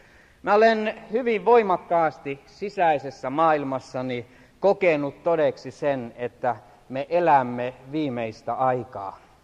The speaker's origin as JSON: {"language": "Finnish", "town": "Stockholm", "region": "Stockholm County", "country": "Sweden", "tie": "born or raised there", "said": "siirtolaisseurakunnassa Tukholmassa. Niin en mä ole koskaan niin aikaisemmin sitä huomannut, vaikka siinä seurakunnassa olen melkein syntynyt ja kasvanut"}